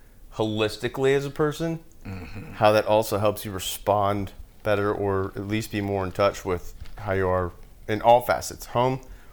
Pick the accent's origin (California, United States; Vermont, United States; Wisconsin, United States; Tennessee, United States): Tennessee, United States; Nashville; And even though we were out in Colorado, we're both from Nashville and end up living like two blocks away from each other